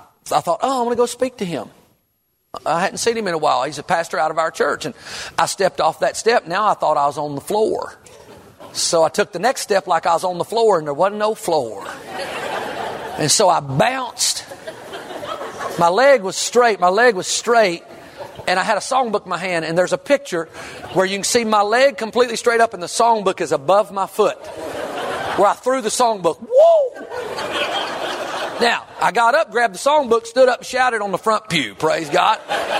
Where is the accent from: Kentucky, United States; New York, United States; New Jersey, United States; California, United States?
Kentucky, United States; I thought, Canada. That's a far cry for a little Kentucky boy.